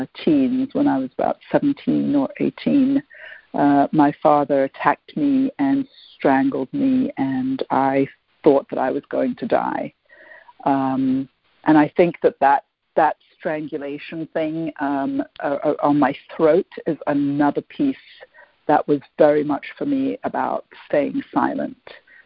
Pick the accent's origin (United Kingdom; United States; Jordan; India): United Kingdom; London; So I grew up in London